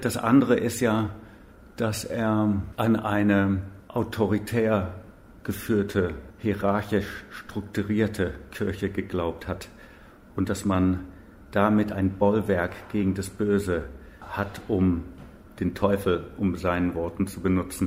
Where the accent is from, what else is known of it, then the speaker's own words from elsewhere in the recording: England, United Kingdom; Ich komme aus England, bin kirchenfern, atheistisch.